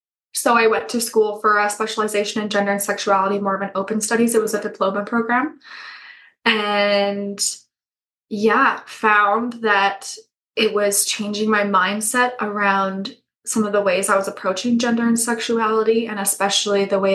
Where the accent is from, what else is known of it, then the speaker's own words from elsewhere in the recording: Alberta, Canada; I'm born and raised in Alberta, small town girl. Never fit in to a small town.